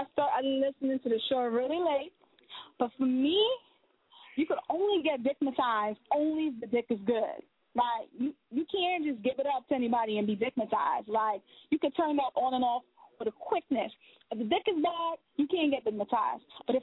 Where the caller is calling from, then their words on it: New Jersey, United States; I'm calling from New Jersey.